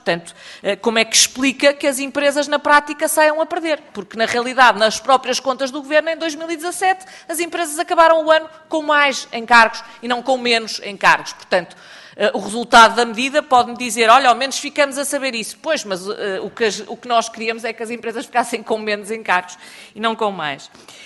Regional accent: Porto, Portugal; como eu sou do Porto

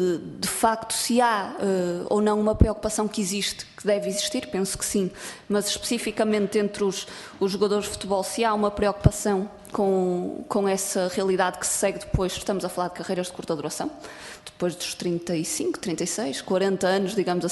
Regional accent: Vila Nova de Gaia, Norte, Portugal; eu sou do Distrito do Porto e até sou de Vila Nova de Gaia

